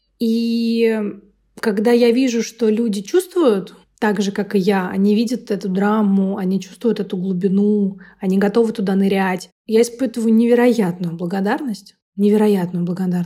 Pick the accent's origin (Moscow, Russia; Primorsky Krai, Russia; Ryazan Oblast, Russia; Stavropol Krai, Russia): Moscow, Russia; now in Tbilisi, Georgia; всю жизнь прожила в Москве, и в Тбилиси я только последние 3 года, да, поэтому для русских в России я всегда была грузинка, для грузин в Грузии я эта, которая из Москвы приехала.